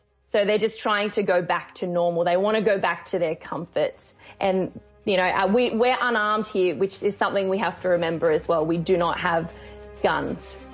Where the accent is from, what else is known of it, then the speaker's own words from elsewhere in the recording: Australia; To be honest, I think we are very Australian.